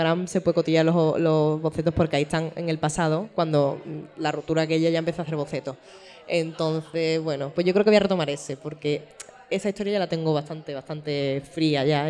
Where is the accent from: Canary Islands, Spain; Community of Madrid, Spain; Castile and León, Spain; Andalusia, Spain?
Andalusia, Spain; Seville; Está feo, lo sé, soy sevillana y muy orgullosa de mi tierra